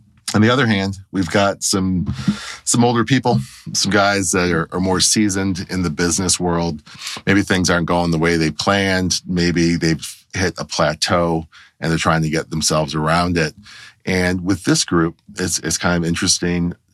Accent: Detroit, Michigan, United States; Growing up in Detroit, I did a lot of street racing, specifically drag racing.

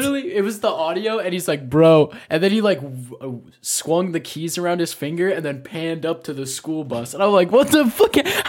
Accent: New York, United States; So I'm from New York, so I'm a Bills fan.

